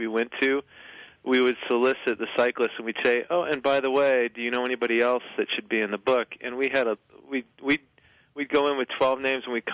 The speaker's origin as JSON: {"language": "English", "town": "Vancouver", "region": "Washington", "country": "United States", "said": "Well, I hail from a small town called Vancouver, Washington, which is across the river from Portland, Oregon."}